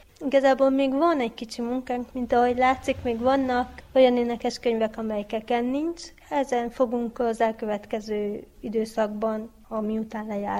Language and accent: Hungarian; Satu Mare, Satu Mare County, Romania; a Fickói Református Egyház tiszteletes asszonya, a férjem a lelkész, és Szatmárni Metiből származom.